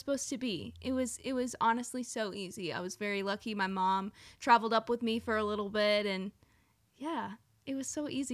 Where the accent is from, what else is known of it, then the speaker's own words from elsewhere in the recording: Jasper, Georgia, United States; I'm from North Georgia. It's called Jasper.